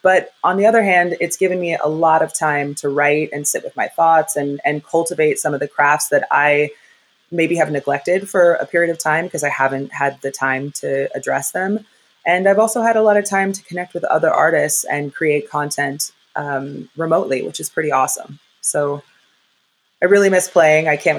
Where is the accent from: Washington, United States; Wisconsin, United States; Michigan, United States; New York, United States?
Washington, United States; Seattle; So I grew up in Seattle, Washington.